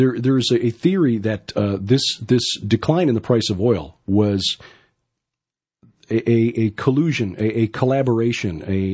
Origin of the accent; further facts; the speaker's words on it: Chicago, Illinois, United States; you know, I'm from Chicago. And when you grow up in Chicago, you think nothing happens south of Joliet.